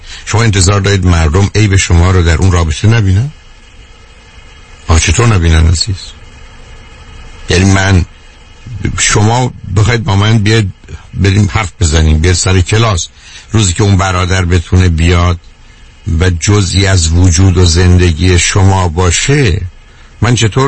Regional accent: Iran; ولی به عنوان یه ایرانی

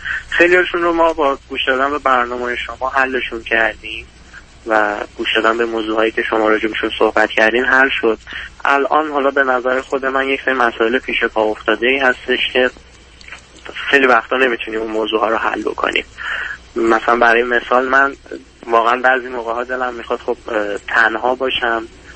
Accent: Iran; moved away as an adult; now in United States; از 2 سال پیش به این ور من حالا با یه شخصی، یعنی کسی که باهاش دوست بودم، از ایران مهاجرت کردم و در حال حاضر الان توی آمریکا

